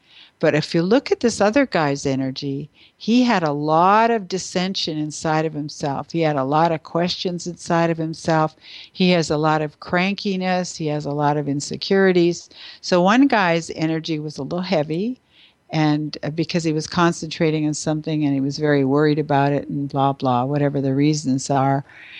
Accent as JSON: {"language": "English", "country": "Canada", "said": "being a Canadian"}